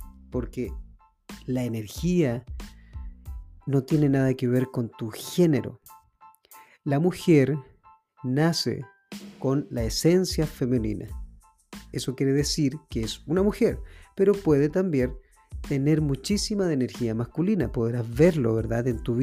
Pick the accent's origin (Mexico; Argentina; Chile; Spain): Chile; soy chileno, nací en este lugar